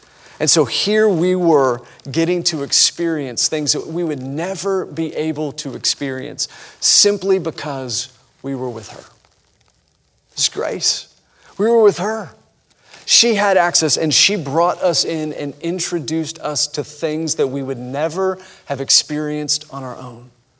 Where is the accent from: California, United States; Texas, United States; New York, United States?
Texas, United States; She asked where we were from. We said, "We're from Texas."